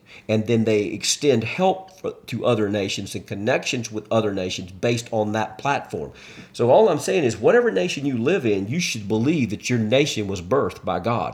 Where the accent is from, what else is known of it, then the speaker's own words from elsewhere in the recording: United States; It's not just about America, but I'm an American, so it's about, that's my nation.